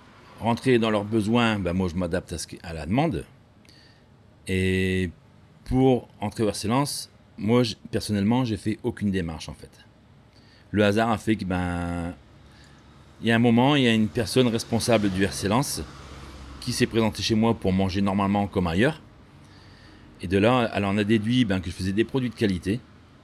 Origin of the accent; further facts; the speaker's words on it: Liévin, Hauts-de-France, France; nous sommes nés en France. Donc moi, en Italie, j'y retourne voir ma famille, mais je suis natif de Liévin, en fait.